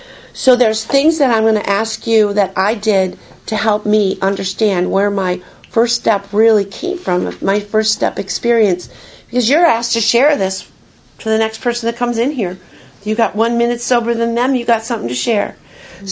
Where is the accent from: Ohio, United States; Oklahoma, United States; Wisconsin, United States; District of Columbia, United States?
Wisconsin, United States; I grew up in Wisconsin. My parents were both alcoholic. We moved. I was in eight grammar schools, four high schools.